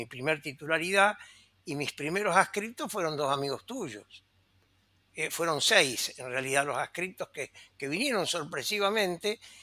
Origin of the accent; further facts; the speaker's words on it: Rosario, Santa Fe, Argentina; Vos sabés que yo soy un rosarino con 88 años de edad, que viajé por todo el país porque mi padre era bancario y recalamos en Córdoba